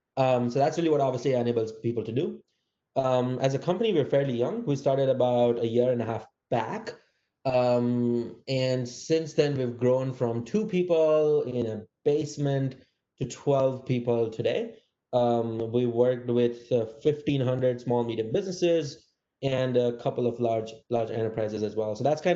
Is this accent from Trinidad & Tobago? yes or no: no; India; now in San Francisco, United States; I grew up in India and kind of ended up starting a company in India.